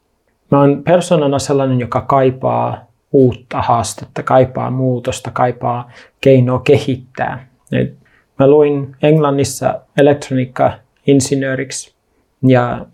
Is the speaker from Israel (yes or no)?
no; Kenya; now in Finland; mä oon syntynyt Suomessa, se on 86, mutta aika pian jo niin kun mun lapsuudessa tuli esille se, että vanhemmat oli itse kiinnostunut lähtemään lähetystyöhön. Ja oli valmistautumassa lähetystyöhön ja lopulta aika monien vaiheiden jälkeen päädyttiin Keniaan. No siellä mä sain kasvaa